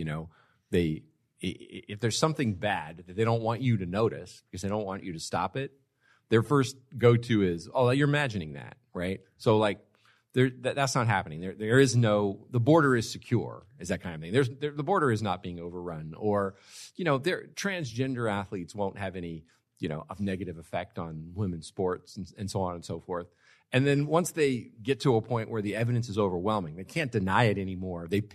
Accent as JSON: {"language": "English", "region": "California", "country": "United States", "tie": "born or raised there", "moved": "yes", "said": "I grew up in California. A friend of mine joked with me the other day because I recently moved to Texas. So I moved to a red state"}